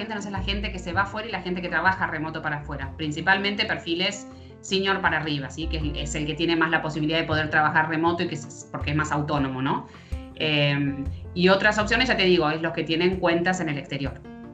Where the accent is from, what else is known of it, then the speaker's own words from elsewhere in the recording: Argentina; Nosotros, como en Argentina, estamos... te diría que estamos a la vanguardia